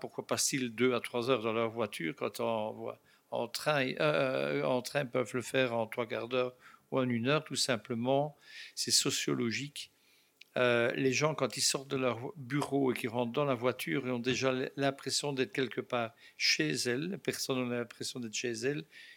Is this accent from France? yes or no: no; Belgium; chez nous, en Belgique, le télétravail augmente de 10 à 12%